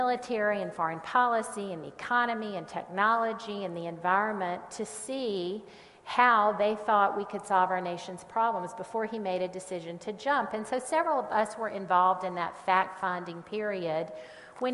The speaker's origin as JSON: {"language": "English", "region": "Mississippi", "country": "United States", "said": "I'm from Mississippi, so I have to visit with everybody for a minute before we get to the meat of things."}